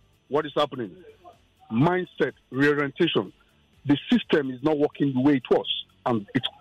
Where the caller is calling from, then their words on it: Italy; I'm calling from Italy.